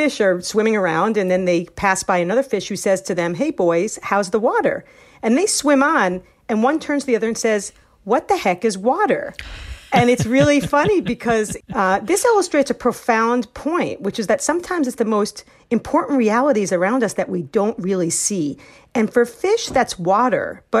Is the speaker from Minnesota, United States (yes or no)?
no; New York, United States; In Boston, New York, my hometown originally